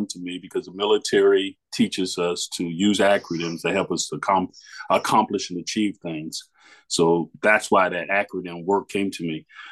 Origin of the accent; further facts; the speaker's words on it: Miami, Florida, United States; now in Louisville, United States; I'm from Miami, Florida, and I live in Louisville.